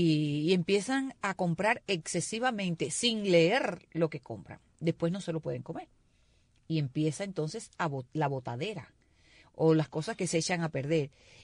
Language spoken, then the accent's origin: Spanish; Cuba; porque la mayoría de todos nosotros somos cubanos.